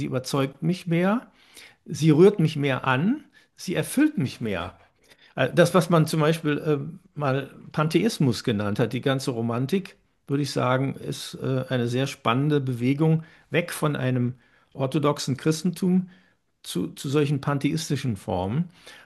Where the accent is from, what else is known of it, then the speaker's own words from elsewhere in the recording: Cologne, North Rhine-Westphalia, Germany; Ich komme aus Köln.